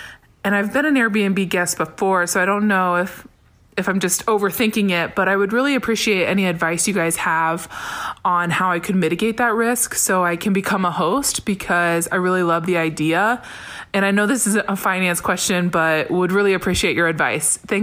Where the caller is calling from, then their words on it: Columbus, Ohio, United States; I'm calling from Columbus, Ohio.